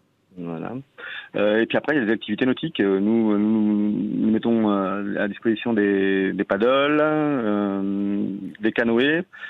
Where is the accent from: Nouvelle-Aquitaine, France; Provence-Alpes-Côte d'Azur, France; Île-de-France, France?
Provence-Alpes-Côte d'Azur, France; Nous, on est de la Côte d'Azur, donc vous voyez, ça nous change complètement.